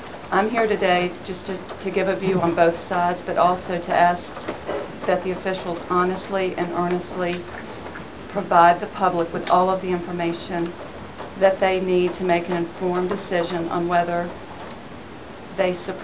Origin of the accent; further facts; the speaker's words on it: Augusta, Georgia, United States; I'm from Augusta, Georgia.